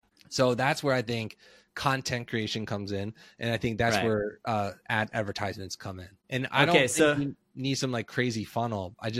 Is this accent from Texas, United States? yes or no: no; Philadelphia, Pennsylvania, United States; I grew up in Philadelphia. So therefore, it's a relatively big city.